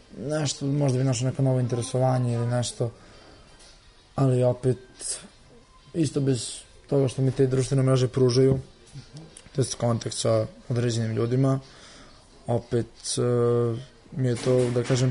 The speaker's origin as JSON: {"language": "Serbian", "town": "Kruševac", "region": "Šumadija and Western Serbia", "country": "Serbia", "said": "dolazim iz Kruševca"}